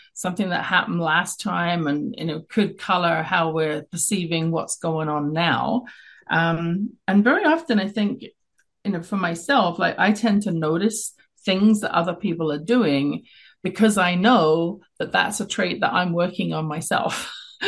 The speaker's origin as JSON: {"language": "English", "region": "London", "country": "United Kingdom", "tie": "born or raised there", "accent": "English", "said": "I grew up in London, England. You can tell from my accent, wasn't born in Canada"}